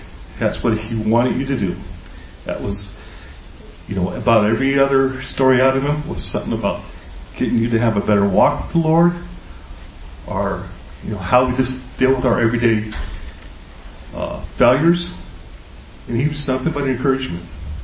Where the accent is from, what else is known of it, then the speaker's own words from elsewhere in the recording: Altadena, California, United States; And I grew up over there in Altadena, so I knew those mountains pretty good, and it was brought back a lot of childhood memories